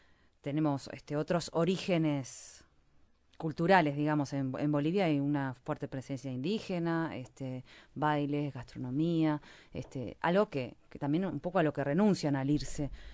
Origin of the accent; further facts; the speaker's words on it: Uruguay; ¿Y cómo somos los uruguayos en ese sentido?